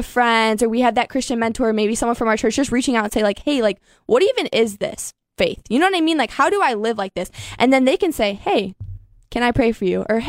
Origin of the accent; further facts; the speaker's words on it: Delta, Ohio, United States; I guess the first 10 years of my life, I was in Delta. So I mean, a huge hike from Wauseon